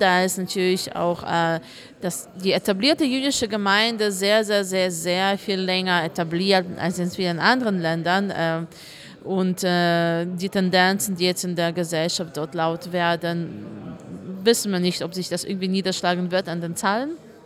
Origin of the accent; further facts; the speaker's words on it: Germany; Ich komme halt aus Deutschland.